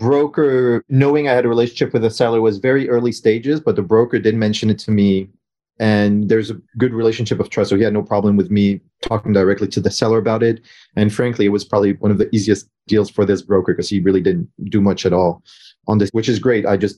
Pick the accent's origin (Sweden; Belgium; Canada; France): France; now in Los Angeles, United States; I'm from France and I live most of the time now in LA.